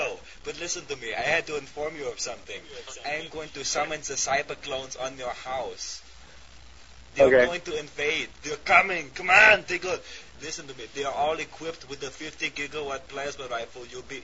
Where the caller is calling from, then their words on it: California, United States; I'm calling from California.